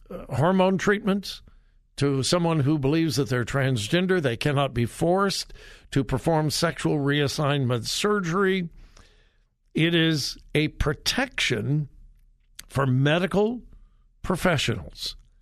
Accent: California, United States; now in Columbus, United States; and I have been in the Columbus area now for over 45 years. Never heard that kind of talk. Hey, I'm from California.

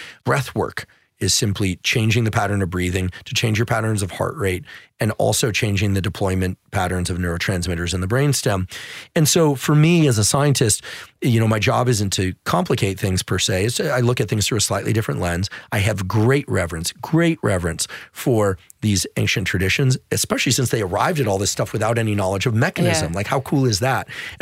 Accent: California, United States; Now, I'm from the Bay Area, so we can talk, I can say that with some, you know, self-effacing humor to it.

